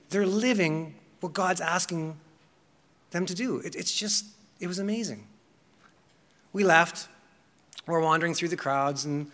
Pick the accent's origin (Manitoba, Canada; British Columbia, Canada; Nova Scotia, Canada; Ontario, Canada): Ontario, Canada; Sault Ste. Marie; Both me and Marnie are actually Canadians. We're here from Sioux, Canada.